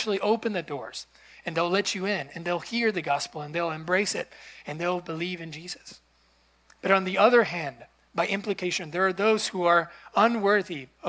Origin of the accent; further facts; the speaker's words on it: Guatemala; I am from Guatemala